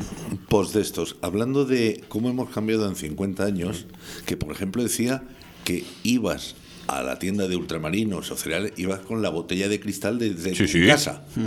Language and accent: Spanish; Madrid, Community of Madrid, Spain; Que eso me ha pasado a mí, insisto, de niño en Madrid.